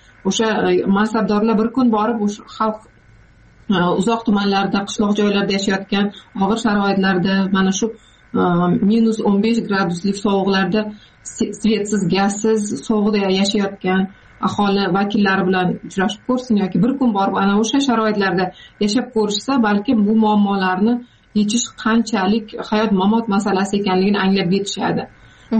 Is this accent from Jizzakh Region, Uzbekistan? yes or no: yes; Jizzakh Region, Uzbekistan; born or raised there